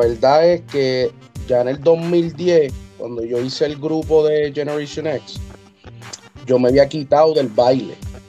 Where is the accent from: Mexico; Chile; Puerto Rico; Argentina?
Puerto Rico; also born or lived in Bronx, New York, United States; yo soy nacido y criado en Bronx, New York, parte de mi vida. La otra mitad, pues, me crié en Puerto Rico viví en Puerto Rico por 23 años. Por eso que siempre digo que, pues, soy boricua con orgullo, porque, pues, soy de allá, más de cualquier otro lado.